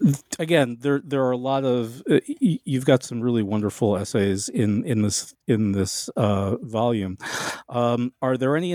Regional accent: Detroit, Michigan, United States; I grew up in Detroit.

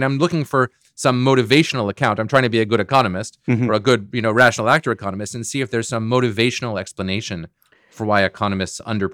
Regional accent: Boston, Massachusetts, United States; You know, I'm from Boston and I still live in the Boston area.

